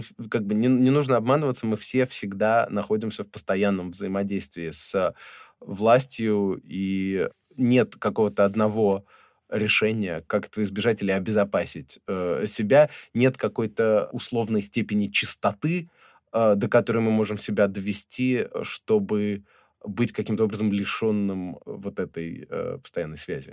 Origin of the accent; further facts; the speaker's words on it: United States; now in Russia; я никогда не был россиянином и не являюсь им. Я не эмигрант из России и уж точно не политический эмигрант. Я все-таки американец, который много сотрудничает с Россией.